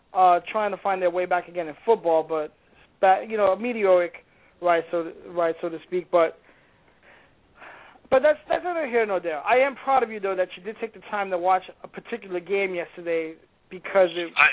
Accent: New York, United States; well, I grew up in New York. I mean, so believe me, I've been here as long as you have.

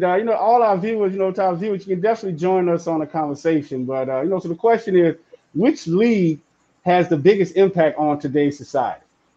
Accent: New Orleans, Louisiana, United States; now in Dallas, United States; because I'm from New Orleans.

